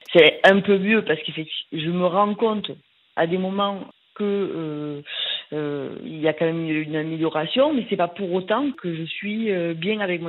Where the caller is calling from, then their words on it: Entraigues-sur-la-Sorgue, Provence-Alpes-Côte d'Azur, France; Alors, j'ai 37 ans et en fait, je suis d'Entraigues-sur-la-Sorgue.